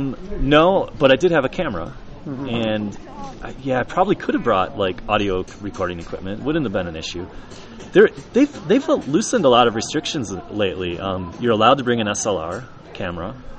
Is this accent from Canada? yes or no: no; United States; I was not allowed to go on the train because I'm an American